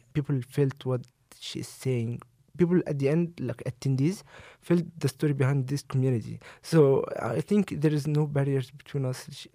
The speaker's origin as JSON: {"language": "English", "town": "Cairo", "region": "Cairo Governorate", "country": "Egypt", "lives_now": "United States", "said": "They are welcoming for non-American people like me. So everyone was excited to know more about Cairo, where are you from, what the main differences between Cairo, and people were interested in knowing differences between Cairo and Michigan and so on."}